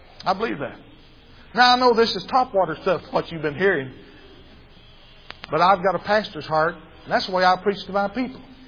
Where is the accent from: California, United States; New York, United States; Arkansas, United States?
Arkansas, United States; now in Texas, United States; They don't even claim me in Arkansas anymore. They let me come back there and preach, but they say I'm from Texas.